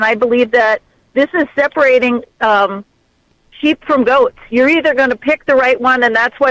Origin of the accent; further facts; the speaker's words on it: Minnesota, United States; from Minnesota.